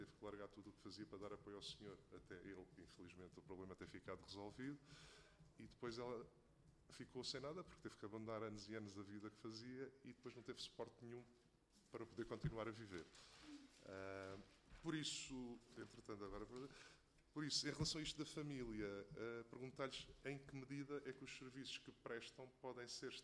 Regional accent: Portugal; também somos portugueses

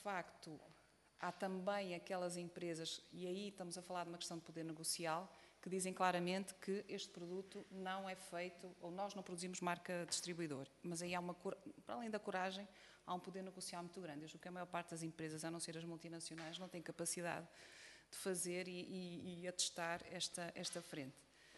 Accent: Portugal; Nós, enquanto portugueses, é os vegetais cozidos, ou seja, na sopa.

